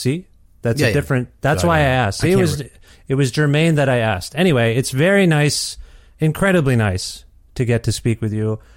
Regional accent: Ontario, Canada; now in Edmonton, Canada; I'm from Ontario originally. So even as an East Coast, I now live in Edmonton.

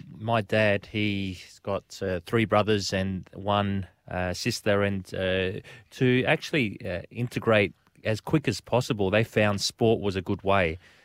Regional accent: Adelaide, South Australia, Australia; Look, we growing up in Adelaide

